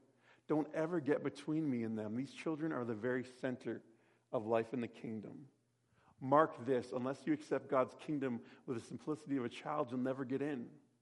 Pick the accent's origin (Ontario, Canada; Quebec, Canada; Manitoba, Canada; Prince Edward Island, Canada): Ontario, Canada; Waterloo; I grew up in Waterloo, Ontario, going to a good old-fashioned Baptist Christian school. It was at a First Baptist Church